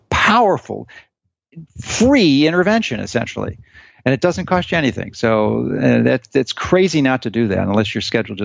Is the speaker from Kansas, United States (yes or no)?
no; Chicago, Illinois, United States; born or raised there; now in Florida, United States